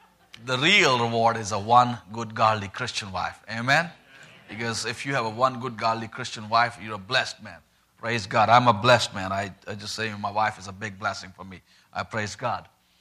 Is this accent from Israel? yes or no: no; Pakistan; first language Punjabi; English is a second language; I was born right in the middle of the country, grew up there, and as I was growing up in Pakistan, went in a government school, public school, where Islamic studies is compulsory.